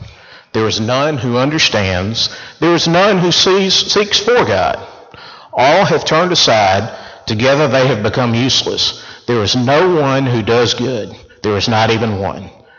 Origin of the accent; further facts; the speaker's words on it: Montgomery, Alabama, United States; I grew up here in Montgomery, Alabama, never strayed far from home.